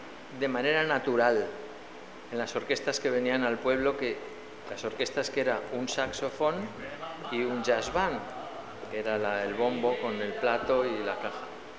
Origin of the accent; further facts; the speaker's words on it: Sardón de Duero, Castile and León, Spain; en mi pueblo, se llama Sardón de Duero, que está en la ribera del Duero, y tenía la particularidad de que ninguna de las mujeres, excepto dos o tres, eran de Sardón, empezando por mi madre, que es de Sevilla